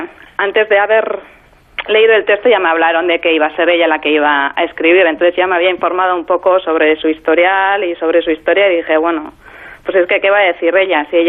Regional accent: Navarre, Spain; Nosotros somos de Navarra, pero no hemos hecho todo el tratamiento en Navarra

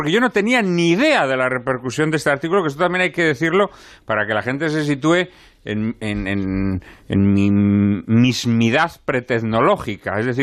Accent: Barakaldo, Basque Country, Spain; yo soy de Baracaldo, yo soy de un pueblo proletario, pero aguanto bien el calor.

